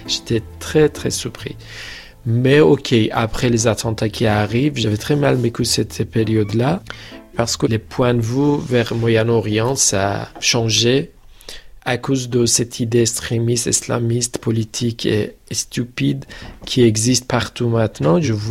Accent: Tehran, Tehran Province, Iran; Je suis né à Téhéran, je suis grandi à Téhéran, je suis iranien totalement.

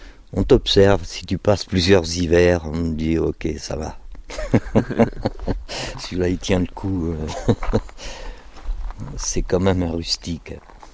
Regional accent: Paris, Île-de-France, France; born there; j'habite ici, ouais, ça fait 4 ans. Moi, je suis né à Paris et je suis un peu nomade dans l'âme.

